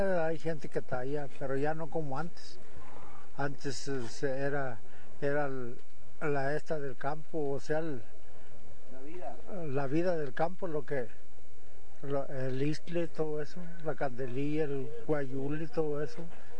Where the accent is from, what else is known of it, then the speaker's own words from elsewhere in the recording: Saltillo, Coahuila, Mexico; also born or lived in Sabanilla; De Saltillo, Coahuila.